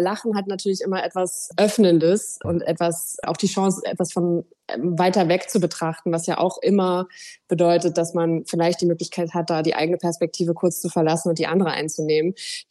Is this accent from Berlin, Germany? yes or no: no; Rostock, Mecklenburg-Vorpommern, Germany; Also ich komme ja aus Rostock